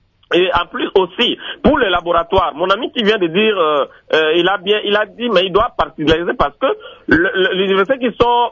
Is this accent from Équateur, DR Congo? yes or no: yes; Mbandaka, Équateur, DR Congo; comme chez moi, en Mbandaka, par exemple